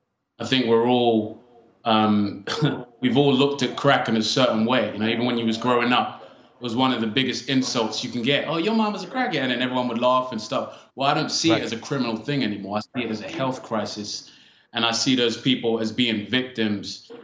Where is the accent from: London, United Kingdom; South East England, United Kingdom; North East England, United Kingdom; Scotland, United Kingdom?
London, United Kingdom; Peckham; I grew up in Peckham.